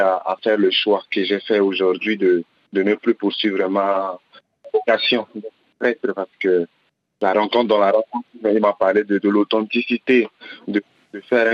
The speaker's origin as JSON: {"language": "French", "country": "Central African Republic", "said": "il m'a demandé d'où je venais, je lui ai dit je viens de Centrafrique."}